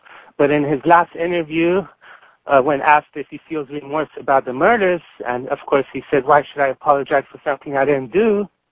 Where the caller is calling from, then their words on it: San Francisco, California, United States; I'm calling from San Francisco.